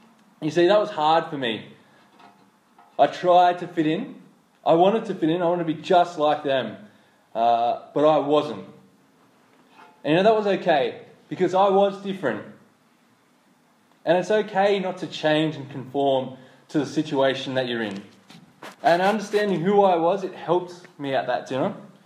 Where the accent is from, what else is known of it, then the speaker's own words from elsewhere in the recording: Penrith, New South Wales, Australia; Now, I grew up in Penrith. We spell that with two F's.